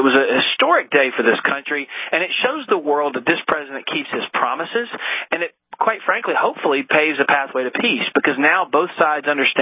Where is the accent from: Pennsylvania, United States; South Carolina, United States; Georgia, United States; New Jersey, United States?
South Carolina, United States; Yeah, I'm from South Carolina, so Senator Graham has been my senator for a long time, and he's got a few gems every once in a while.